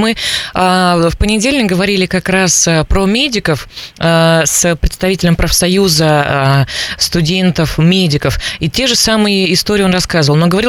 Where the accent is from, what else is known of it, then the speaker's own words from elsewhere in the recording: Chusovoy, Perm Krai, Russia; если взять мой родной город Чусовой, то там, наверное, этого миллиона не хватит.